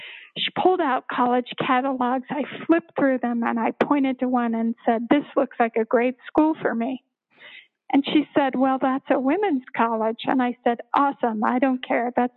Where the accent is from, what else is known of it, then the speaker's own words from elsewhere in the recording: Littleton, Colorado, United States; I did. I grew up in Littleton, actually.